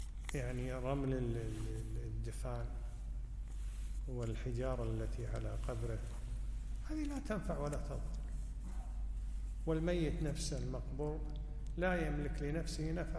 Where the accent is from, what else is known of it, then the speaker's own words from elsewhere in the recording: Kuwait; لأن أحيانا حتى يحصل هذا عندنا في الكويت كثيرا